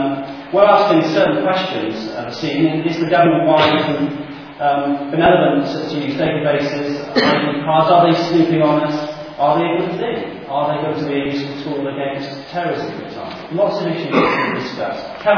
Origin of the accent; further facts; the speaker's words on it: Swindon, South West England, United Kingdom; As being born and bred in Swindon, I'm delighted to be chairing this debate.